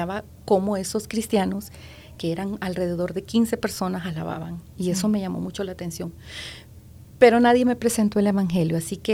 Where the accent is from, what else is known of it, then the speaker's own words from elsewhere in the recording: Tegucigalpa, Francisco Morazán, Honduras; born there; Soy de el país de Honduras. Ajá. Y nací en la ciudad capital de Tegucigalpa.